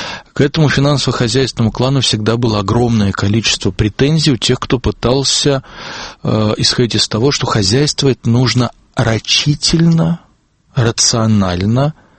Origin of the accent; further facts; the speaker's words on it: Saint Petersburg, Russia; мой взгляд в этом смысле никак не окрашен тем, что я именно петербуржец, а не ярославец или не пермяк